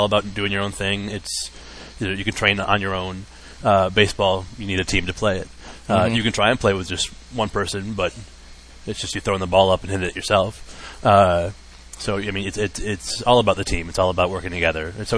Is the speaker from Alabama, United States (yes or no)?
no; Detroit, Michigan, United States; it was always just us talking about growing up in Metro Detroit